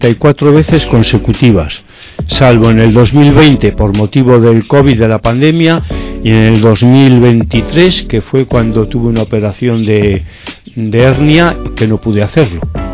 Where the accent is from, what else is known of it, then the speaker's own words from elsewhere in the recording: Equatorial Guinea; born there; como soy nacido en Guinea Ecuatorial